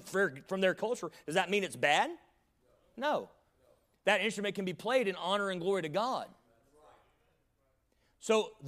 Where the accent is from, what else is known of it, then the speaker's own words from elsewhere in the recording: the South, United States; accent: Southern; Now, I'm from the South, and I have a little bit of an accent, I've been told. So that's going to come out when I sing.